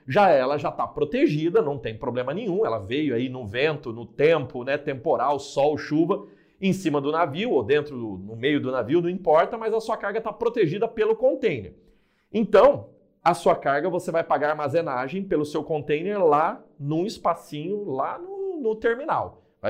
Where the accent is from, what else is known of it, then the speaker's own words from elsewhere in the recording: Paraná, Brazil; eu sou do Paraná